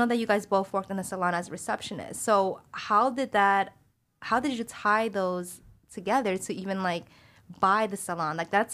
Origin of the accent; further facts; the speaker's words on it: New York, United States; And as a New Yorker, that's what you want